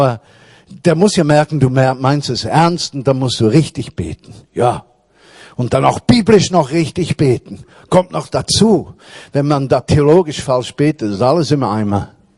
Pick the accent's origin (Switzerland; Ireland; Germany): Switzerland; ich war kulturchristlich aufgewachsen in der Schweiz.